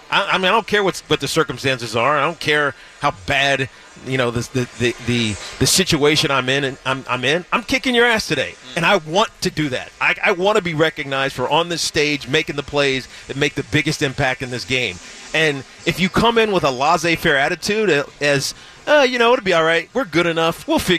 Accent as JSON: {"language": "English", "region": "New York", "country": "United States", "said": "I've been booed plenty of times in my existence as a New Yorker."}